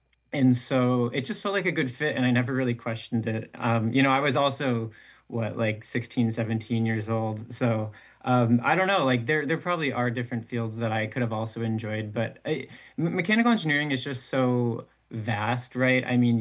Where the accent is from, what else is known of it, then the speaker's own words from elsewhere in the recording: Illinois, United States; I mean, I grew up in the Chicago suburbs, or, you know, north suburbs of Chicago, up in like around Lake Beach, which is kind of by Gurnee, if you know that area.